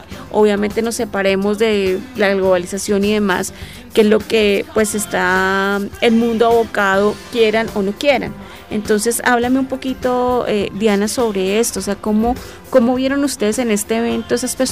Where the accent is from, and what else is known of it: Colombia